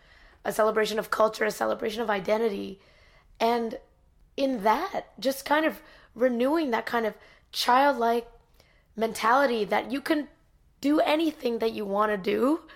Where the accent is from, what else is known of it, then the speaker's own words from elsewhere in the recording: Canada; also born or lived in India; growing up in Canada, but being born in India, I've constantly felt, and I still feel, this kind of rift between, you know, where I come from versus who I am now